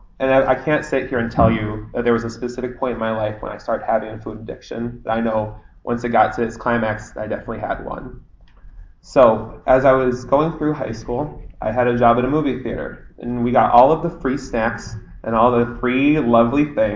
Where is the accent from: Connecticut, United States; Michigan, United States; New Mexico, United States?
Michigan, United States; Detroit; I'm from Detroit, Michigan.